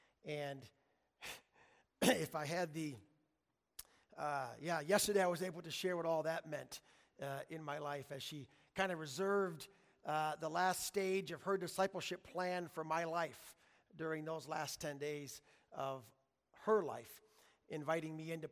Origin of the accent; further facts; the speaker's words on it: Holland, Michigan, United States; yesterday we had the chance to celebrate her life in the church that I grew up in Maranatha Christian Reformed Church in Holland, and with the friends of my parents.